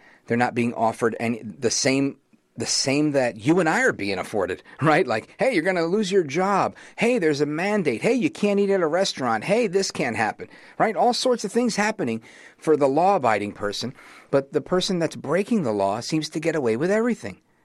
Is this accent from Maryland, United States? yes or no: no; Brooklyn, New York, United States; I grew up in Brooklyn. Lots of Jews in my neighborhood. It was a Jewish neighborhood for the most part.